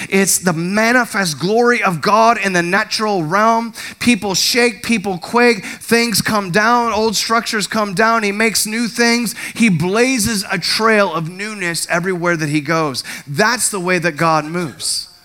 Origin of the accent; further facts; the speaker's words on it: Milford, United States; I grew up in Milford, you have to have your gas pumped.